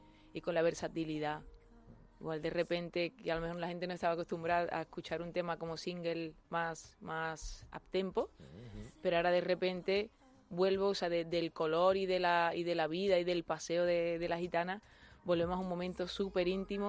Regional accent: Córdoba, Andalusia, Spain; de dónde es mi familia, de Córdoba, o sea, yo nací en Córdoba y Córdoba está llena de arte por todos lados

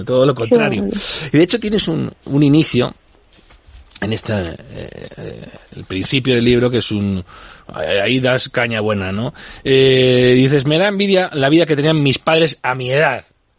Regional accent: Alcobendas, Community of Madrid, Spain; yo me crié en Alcobendas

